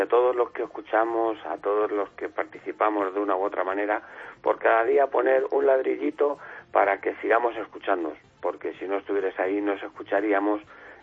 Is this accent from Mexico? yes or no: no; Fuenlabrada, Community of Madrid, Spain; sí que soy de Fuenlabrada y me choca